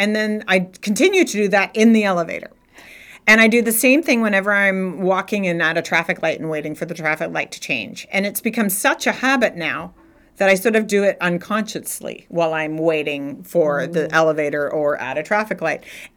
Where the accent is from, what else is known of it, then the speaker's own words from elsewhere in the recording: Richmond, British Columbia, Canada; moved away as an adult; now in Beijing, China; I am also a Canadian gal teaching and living in Beijing, China.